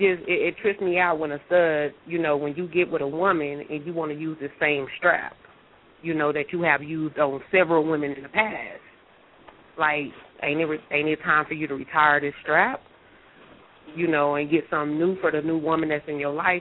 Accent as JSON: {"language": "English", "town": "Dallas", "region": "Texas", "country": "United States", "lives_now": "Colorado, United States", "said": "I'm 32, you know, and everybody that knows me in Colorado, the side, because I'm from Texas, I'm from Dallas, Texas, but I live in Colorado"}